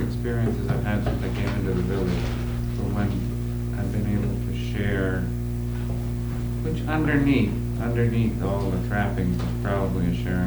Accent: San Francisco, California, United States; Billy and I grew up in Noe Valley in San Francisco, which is close to Casper Street, which is the center of the gay community.

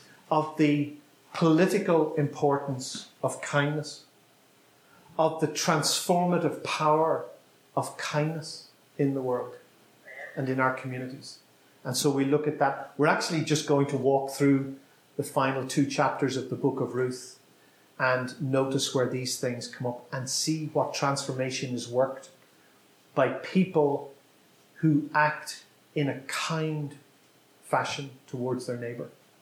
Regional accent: Bangor, Northern Ireland, United Kingdom; These are songs I love, but they're also songs by an artist from my hometown, which those of you, some of you were in the storytelling session just before this, is the town of Bangor in County Down

